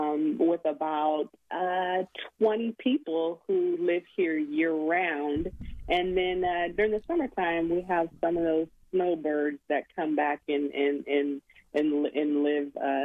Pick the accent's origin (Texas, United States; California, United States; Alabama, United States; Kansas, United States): Kansas, United States; Hill City; I did not live in Nicodemus, but I grew up in Hill City, which is about 17 miles to the west of Nicodemus.